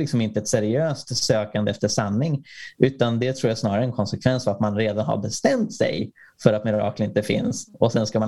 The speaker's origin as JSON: {"language": "Swedish", "country": "Sweden", "said": "När han hör att jag är från Sverige så lyser han upp."}